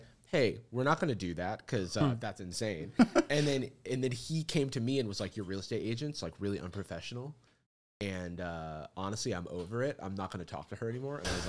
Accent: Florida, United States; No, growing up in Florida, we had so many hurricanes.

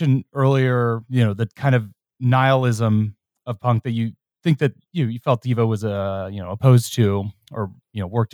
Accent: Cincinnati, Ohio, United States; as I mentioned before, I'm from Ohio. I grew up in Cincinnati.

